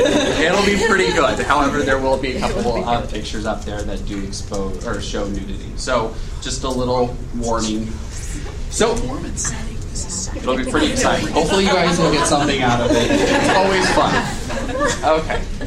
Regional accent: Idaho, United States; hopefully I'll be able to come back to my home state, which is in Idaho, born and raised

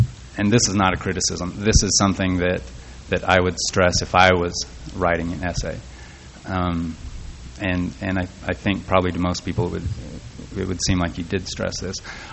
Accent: United States; I think we're very American, particularly here in Utah, we're very Western, and the things that we Mormons can see about ourselves

